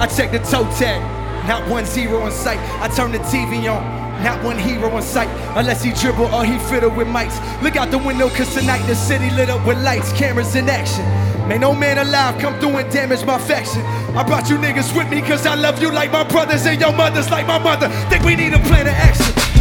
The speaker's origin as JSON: {"language": "English", "town": "Fayetteville", "region": "North Carolina", "country": "United States", "said": "And I'm from the Ville."}